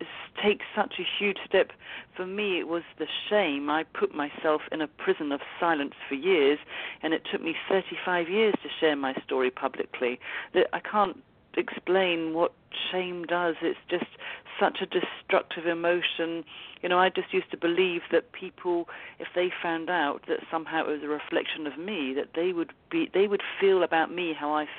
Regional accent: England, United Kingdom; And I'm actually English anyway, so it's fine.

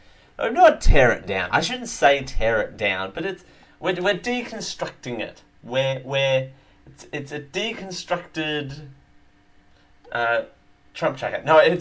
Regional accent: Canada; sorry, I'm Canadian.

